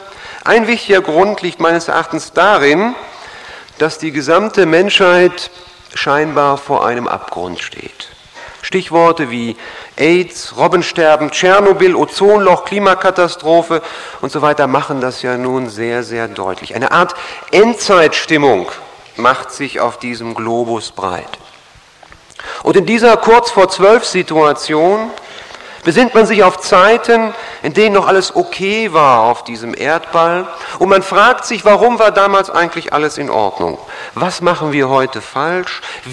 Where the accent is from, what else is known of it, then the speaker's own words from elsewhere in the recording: Kreuztal, North Rhine-Westphalia, Germany; Ich komme aus Kreuztal, also gar nicht mal so weit weg. Es liegt in der Nähe von Siegen. Ich gehöre dort zu einer freien evangelischen Gemeinde.